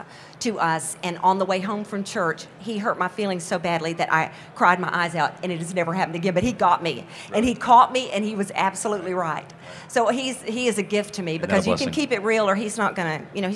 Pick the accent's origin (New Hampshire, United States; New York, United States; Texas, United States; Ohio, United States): Texas, United States; Houston; from Houston